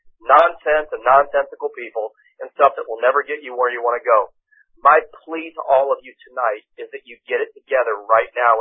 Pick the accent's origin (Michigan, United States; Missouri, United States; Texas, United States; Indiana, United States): Texas, United States; Austin; And I'm from Austin. We know something about bats.